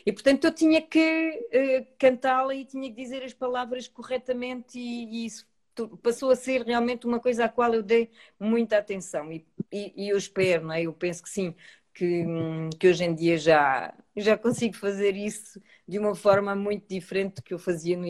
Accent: Portugal; also born or lived in France; eu nasci em França e vim para Portugal

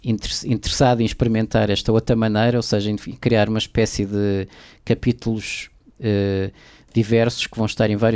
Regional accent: Lisbon, Portugal; born there; now in Porto, Portugal; sou artista de formação, estudei nas Belas Artes de Lisboa, onde nasci, vivo no Porto já há muitos anos também.

